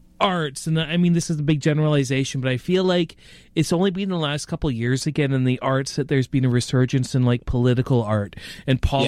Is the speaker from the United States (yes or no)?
no; Canada; we're Canadian, and this is, like, ingrained in our mind, this American politics down south